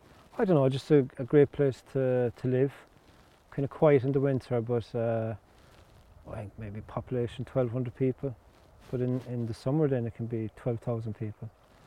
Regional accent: Ballybunion, County Kerry, Ireland; From Ballybunion in Ireland.

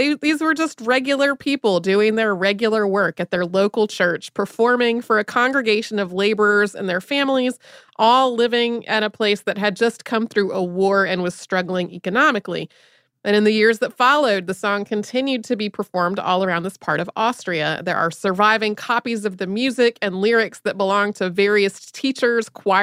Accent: Wellington, New Zealand; My hometown of Wellington, New Zealand, has a cable car.

